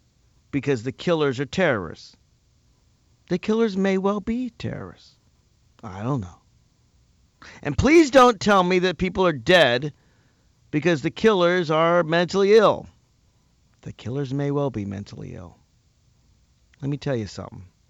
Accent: Virginia, United States; That was one of the laws we tried to pass in my home state of Virginia

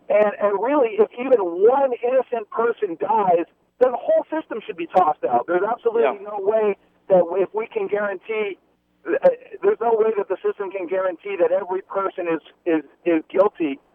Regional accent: East Coast, United States; I'm concerned because for years and years and years, growing up on the East Coast, I was a supporter of the death penalty.

